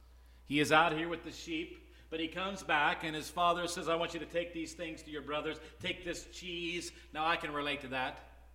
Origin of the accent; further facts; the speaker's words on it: Bellsville, Ohio, United States; By the way, I grew up in Bellsville, Ohio. And we called that Little West Virginia